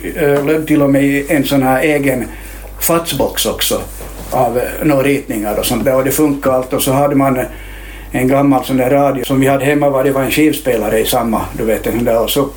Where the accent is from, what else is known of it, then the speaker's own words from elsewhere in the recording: Helsinki, Uusimaa, Finland; born there; Så jag föddes i Helsingfors då, 56.